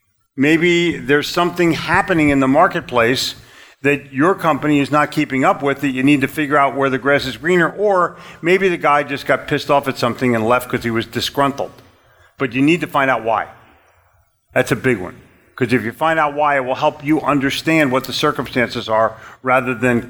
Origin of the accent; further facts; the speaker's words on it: Philadelphia, Pennsylvania, United States; but I'm from Philly. I cold called in New York City.